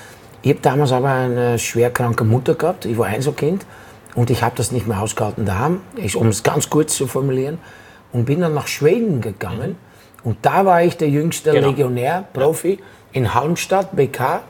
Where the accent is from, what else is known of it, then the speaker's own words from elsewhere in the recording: Rotterdam, South Holland, Netherlands; In meiner Heimatstadt Rotterdam.